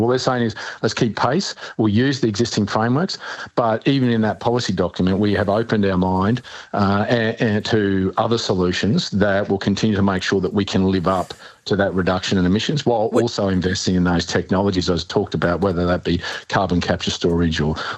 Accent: Queensland, Australia; Queensland, my home state, is going to sweat out their coal-fired power assets longer

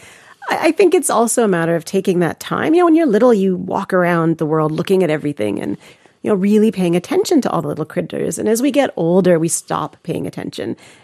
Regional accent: Canada; So I'm from Canada originally.

